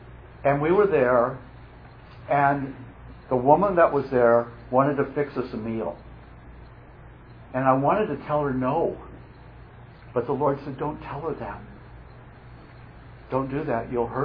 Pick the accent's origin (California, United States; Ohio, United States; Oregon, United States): California, United States; Santa Monica; I grew up in Santa Monica, went to Santa Monica High School, went to Santa Monica City College, went into the service in Santa Monica, got out of the service, and my dad had moved Huntington Beach.